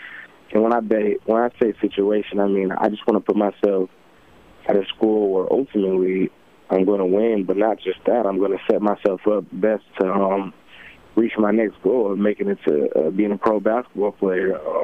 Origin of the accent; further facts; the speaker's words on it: Tacoma, Washington, United States; I'm from Tacoma, Washington, but ultimately, I mean, yes, Spokane's close